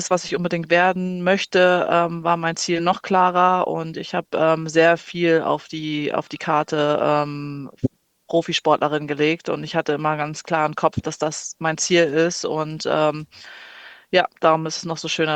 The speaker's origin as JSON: {"language": "German", "town": "Wasserburg am Inn", "region": "Bavaria", "country": "Germany", "said": "Wir sind beide aus Wasserburg gekommen."}